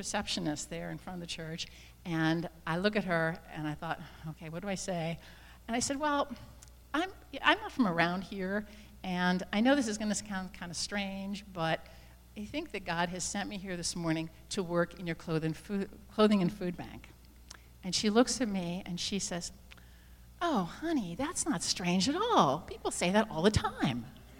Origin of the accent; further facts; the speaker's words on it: Philadelphia, Pennsylvania, United States; I mean, I'm a visitor from Philadelphia.